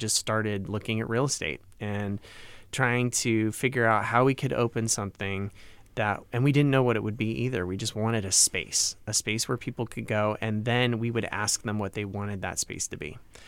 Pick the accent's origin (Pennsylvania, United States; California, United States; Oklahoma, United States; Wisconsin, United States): California, United States; Tulare; I grew up in Tulare, and I commuted to Los Angeles as a child.